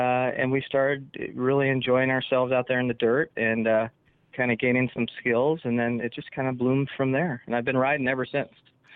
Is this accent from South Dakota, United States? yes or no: no; California, United States; Well, I grew up in California and actually started on the roadside.